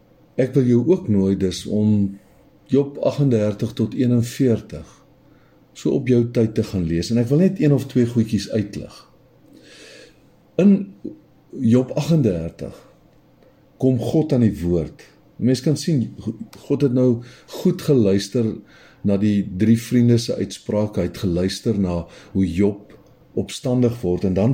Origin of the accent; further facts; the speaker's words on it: Mpumalanga, South Africa; ek kom daar van die Laagveld af